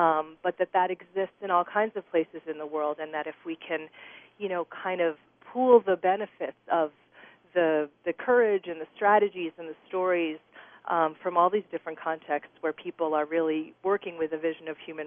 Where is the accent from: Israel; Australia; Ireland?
Israel; now in New York, United States; I'm originally from Israel, and I spent a long time working in peace and justice organizations in Israel. And when I came to New York